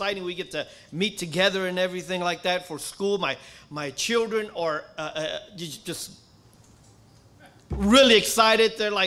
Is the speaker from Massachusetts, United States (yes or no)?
yes; Lowell, Massachusetts, United States; I came from Massachusetts, and I went to a very big Catholic school. I went to a Catholic school, probably the best Catholic school that they had there in Lowell, Massachusetts.